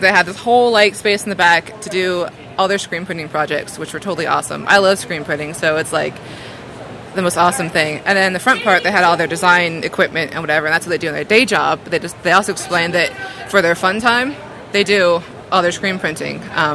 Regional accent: Alexandria, Virginia, United States; Northern Virginia.

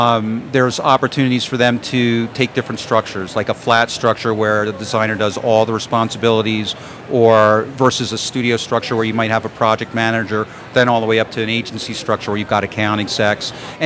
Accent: Princeton, New Jersey, United States; Princeton, New Jersey.

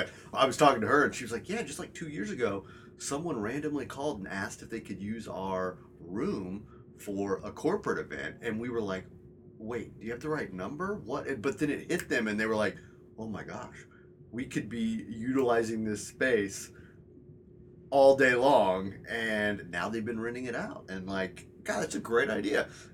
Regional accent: Kansas City, Kansas, United States; I'm a kid from Kansas. I'm born and raised in Kansas City, live in Kansas City.

